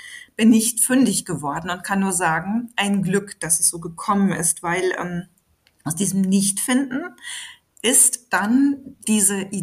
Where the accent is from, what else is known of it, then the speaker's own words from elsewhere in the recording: North Rhine-Westphalia, Germany; ich komme aus dem Ruhrgebiet